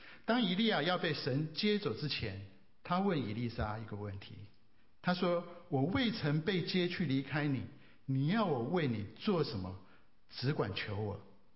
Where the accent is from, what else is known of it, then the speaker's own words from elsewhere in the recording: China; 我们中国人常讲说，严以律己，但要宽以待人。